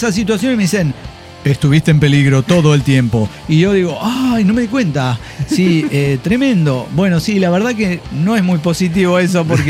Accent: Pasto, Nariño, Colombia; Soy del sur de Colombia.

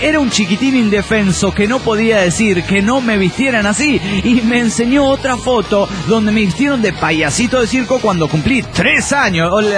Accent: Puno, Peru; de Puno, Perú.

